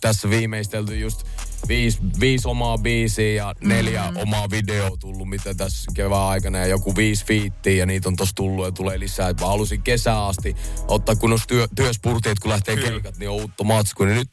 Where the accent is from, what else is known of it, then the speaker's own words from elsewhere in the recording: Jyväskylä, Central Finland, Finland; kun mäkin tulin Jyväskylästä tänne